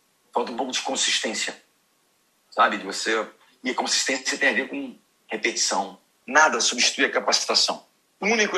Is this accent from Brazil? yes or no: yes; Brazil; Você também tem que entender que eu sou brasileiro, por mais que eu me adeque, eu me molde algumas coisas, eu também não serei 100% francês.